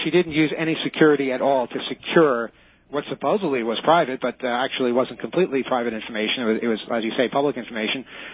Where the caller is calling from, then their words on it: Canada; And I'm asking from Canada that people call in and support the radio station.